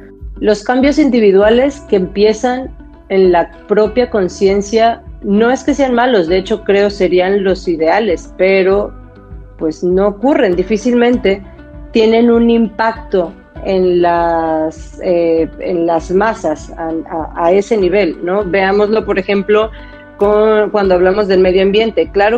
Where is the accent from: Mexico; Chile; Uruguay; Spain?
Mexico; Y nosotros como mexicanos la historia nos lo ha echado en cara.